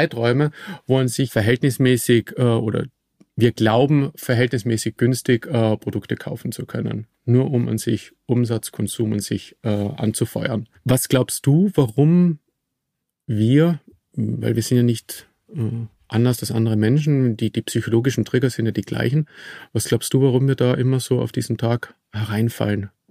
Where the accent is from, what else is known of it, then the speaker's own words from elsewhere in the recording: Austria; ich bin Österreicher